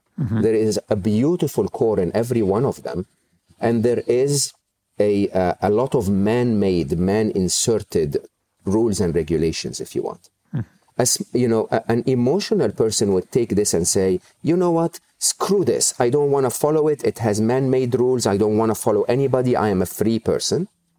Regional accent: Egypt; growing up in Egypt, even though we didn't have social security

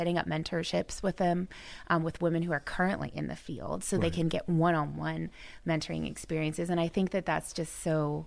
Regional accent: California, United States; I was actually living at home. I'm from Orange County.

